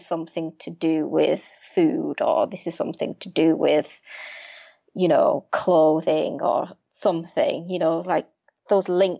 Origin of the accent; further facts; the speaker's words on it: Leeds, Yorkshire and the Humber, United Kingdom; No, I'm from Leeds originally.